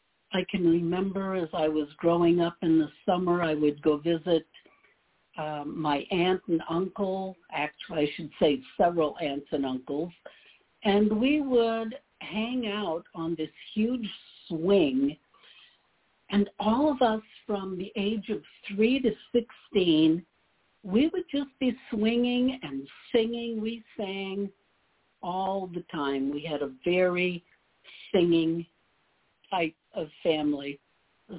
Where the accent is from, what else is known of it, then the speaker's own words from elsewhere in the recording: Quebec, Canada; first language French; English is a second language; I was born in Quebec, Canada, in the Northwest Center, so my first language was French. And large family, large extended family